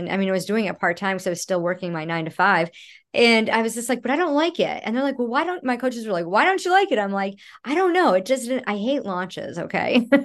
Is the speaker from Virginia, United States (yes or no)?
no; Rochester, New York, United States; now in Florida, United States; That's one reason why we moved to Florida. Cause I'm from Rochester, New York, and it's cold and dreary.